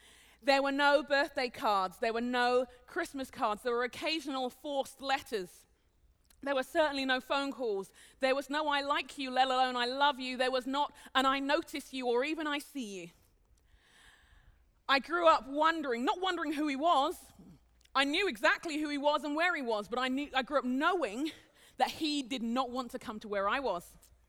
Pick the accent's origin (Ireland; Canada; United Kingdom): United Kingdom; London; now in Minneapolis, United States; I'm not from around here. I live in Minneapolis. I am not from Minneapolis either. I grew up in London, in England, and my heritage is Nigerian, so I am both.